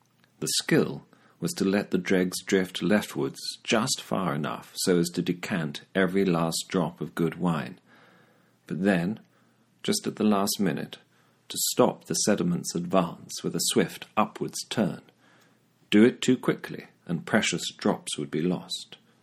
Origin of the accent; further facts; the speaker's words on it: Oxford, South East England, United Kingdom; my father was very proud of being Welsh. On a Saturday afternoon during winter, though growing up in Oxford